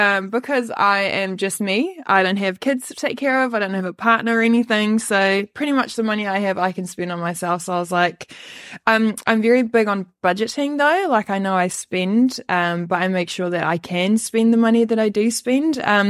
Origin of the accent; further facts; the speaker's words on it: Western Cape, South Africa; Yeah, I usually just say Cape Town